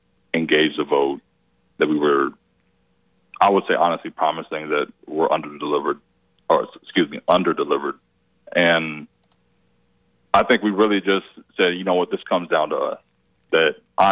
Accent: West Palm Beach, Florida, United States; now in Jacksonville, United States; because I'm from Palm Beach, West Palm Beach, spent a good chunk of my time in Tallahassee.

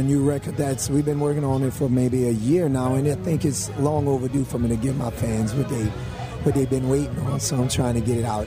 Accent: the South, United States; it's like the Creoles is still in my blood. So it's like no matter what I try and do to it, because I'm from the South and right here, it's going to always come out, you know?

